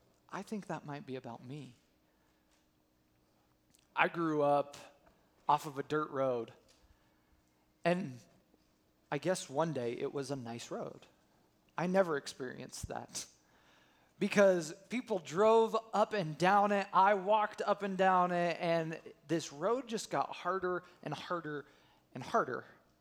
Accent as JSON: {"language": "English", "region": "Colorado", "country": "United States", "tie": "born or raised there", "said": "But growing up in Colorado, there was wheat fields everywhere, like all over the place."}